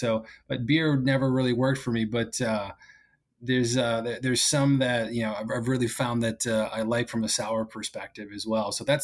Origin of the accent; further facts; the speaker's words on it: Bay City, Michigan, United States; there's breweries in my hometown of Bay City, Michigan that make really good dark beer. And so I enjoy going back to Michigan quite a bit.